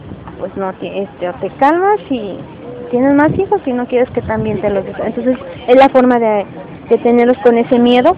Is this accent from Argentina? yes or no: no; Tlaxcala, Mexico; Yo soy del estado de Tlaxcala, del centro de la República Mexicana.